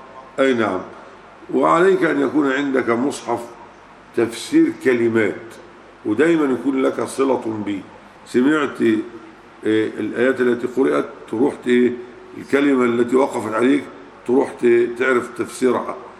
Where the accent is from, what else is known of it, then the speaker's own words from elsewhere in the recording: Egypt; ورمي في نهر النيل عندنا في مصر